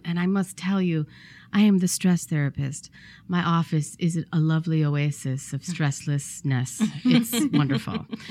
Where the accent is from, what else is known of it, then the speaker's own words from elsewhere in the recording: United States; I am not from the South, as you may surmise. I am from the North. Mm-hmm. I am from Detroit or Chicago, depending on whether or not we're ordering pizza.